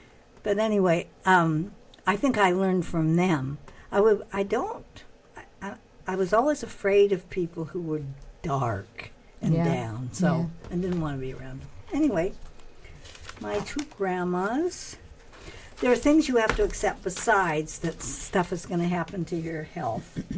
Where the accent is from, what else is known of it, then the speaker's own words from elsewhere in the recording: Salt Lake City, Utah, United States; I was brought up in Salt Lake City in a Mormon family